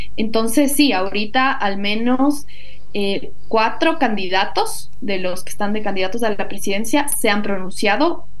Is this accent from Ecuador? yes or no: yes; Ecuador; una esperanza para nosotros como ecuatorianos, ecuatorianas